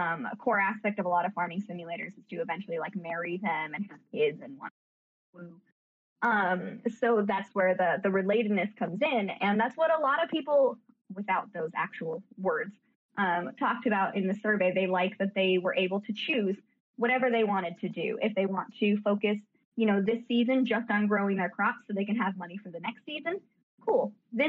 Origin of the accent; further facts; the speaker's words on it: United States; accent: American; now in Ireland; which is funny because I know you guys can probably all tell that my accent is American, but I actually live in Ireland, who's the Euro.